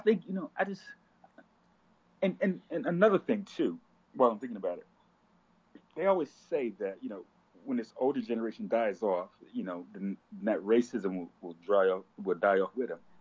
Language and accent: English; South Carolina, United States; also born or lived in Washington, D.C.; And I was raised in Low Country, South Carolina, in Washington, D.C.